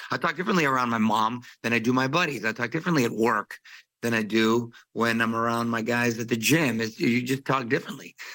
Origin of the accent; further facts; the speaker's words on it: Chula Vista, California, United States; born there; My parents are from Culiacán, Sinaloa in Mexico. I was born in Chula Vista, border town, around all Latinos.